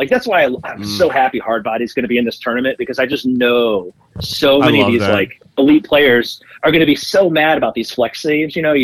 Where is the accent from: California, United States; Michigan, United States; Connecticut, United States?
Connecticut, United States; also born or lived in New Jersey / New York; now in Buffalo, United States; Connecticut and Jersey and, you know, like Westchester. So like, tri-state area, but I've been living in Buffalo for 15 years